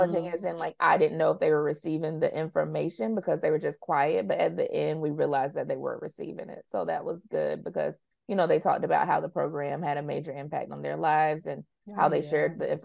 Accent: North Carolina, United States; Yeah, so I'm from North Carolina, and so I was a case manager in North Carolina for a bit at the local YWCA in Greensboro.

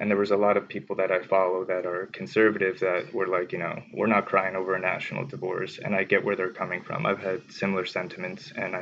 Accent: Connecticut, United States; You see, I'm originally from Connecticut, New York metro area.

